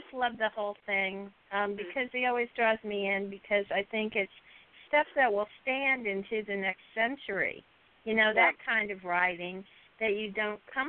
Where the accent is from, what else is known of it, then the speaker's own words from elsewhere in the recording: the South, United States; I'm from the South.